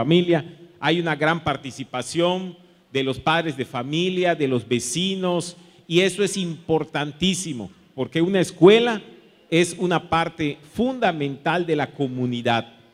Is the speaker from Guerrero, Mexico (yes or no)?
no; Yucatán, Mexico; eso nos da la confianza a todos nosotros como yucatecos